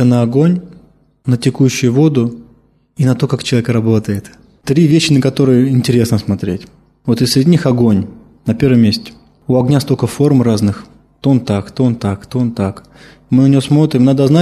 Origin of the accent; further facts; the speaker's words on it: Moscow, Russia; born there; Я родился в Москве, я на Красной площади был всего два раза на всю свою жизнь.